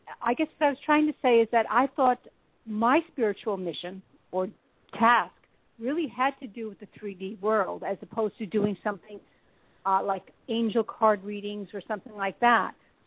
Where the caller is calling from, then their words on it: New York, United States; I'm calling from New York.